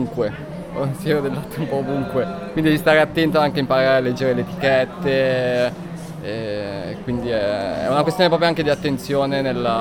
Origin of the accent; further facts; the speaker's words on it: Parabiago, Lombardy, Italy; Io di Parabiago, in provincia di Milano.